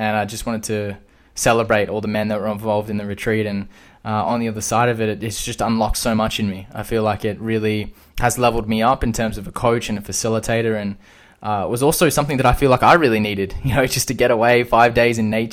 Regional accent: Perth, Western Australia, Australia; He's from my hometown in Perth, Western Australia, and he's 20 years old.

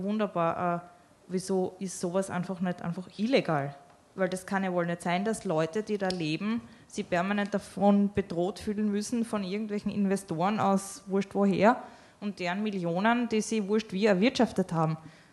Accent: Graz, Styria, Austria; Also ich verstehe überhaupt nicht als Grazerin, wie das überhaupt möglich sein kann

